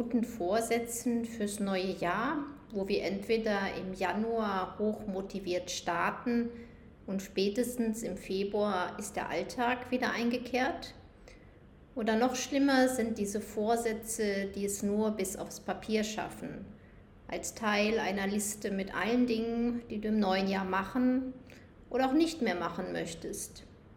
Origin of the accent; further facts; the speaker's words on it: Germany; accent: German; Mein Englisch ist nicht perfekt und meinen deutschen Akzent werde ich nie verlieren, aber es ist keine Sprache, die ich noch aktiv lerne.